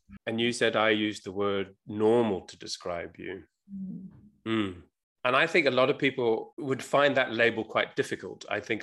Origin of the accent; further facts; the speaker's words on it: South Africa; So growing up in South Africa